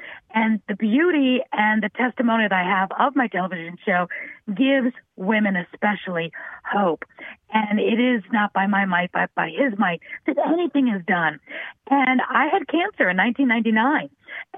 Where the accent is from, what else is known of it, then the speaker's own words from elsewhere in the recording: New York City, New York, United States; I was brought up in New York City.